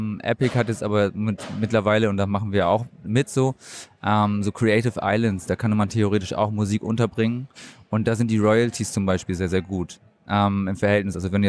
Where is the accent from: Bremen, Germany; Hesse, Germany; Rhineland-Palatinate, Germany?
Bremen, Germany; Ich bin Bremer. Ah ja. Genau, ich komme aus Bremen, aus der Hansestadt.